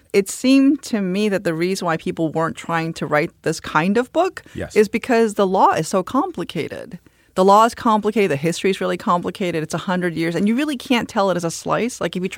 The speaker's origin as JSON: {"language": "English", "country": "United States", "said": "And then I realized that, of course, I'm Korean American, so I'm soft."}